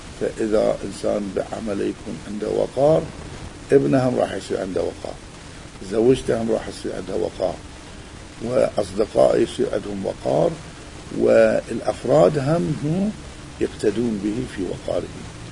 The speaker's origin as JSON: {"language": "Arabic", "country": "Iraq", "said": "مثل ما يقولون عندنا بالعراق"}